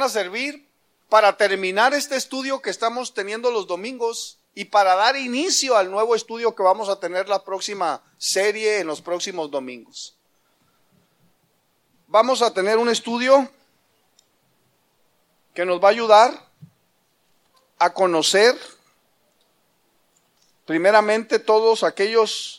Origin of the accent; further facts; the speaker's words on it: Baja California, Mexico; Vete de donde yo soy, de la Baja California.